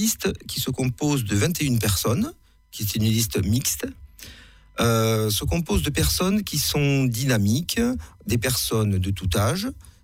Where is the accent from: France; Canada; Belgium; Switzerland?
France; Toulouse, Occitanie; born there; now in Septfonds, France; j'ai 54 ans, je suis Toulousain de naissance. Et cela fait une quinzaine d'années que je vis, que je me suis installé sur Sept-Fonds, dans le village.